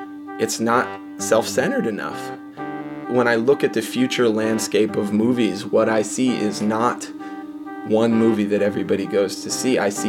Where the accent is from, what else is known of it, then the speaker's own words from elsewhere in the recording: Chicago, Illinois, United States; I'm a filmmaker from Chicago, and I guess also a web video maker.